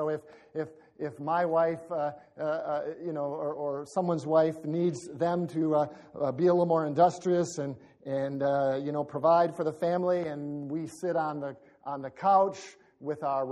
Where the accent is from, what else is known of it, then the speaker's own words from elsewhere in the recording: United States; born there; I wasn't born in inner city Camden. My mother wasn't a crack addict. I was born in America, not in Afghanistan.